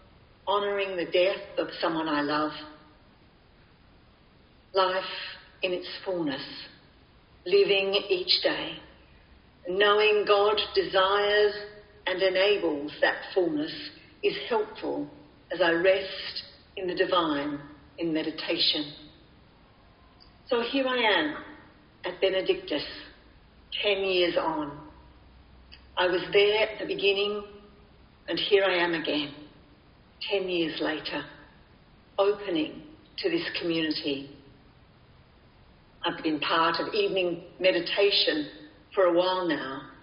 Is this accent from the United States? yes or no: no; Cowra, New South Wales, Australia; born there; I was born in a small country town in rural New South Wales. I was born in Cowra